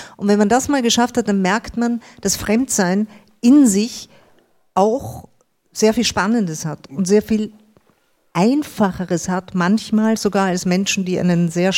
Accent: Austria; now in Berlin, Germany; ich komme aus einer iranischen Kultur, die sehr höflich ist. Dann bin ich in Österreich aufgewachsen.

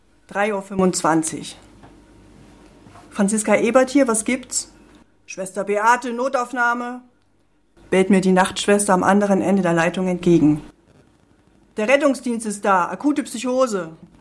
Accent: Erfurt, Thuringia, Germany; ich bin eine Erfurter Autorin

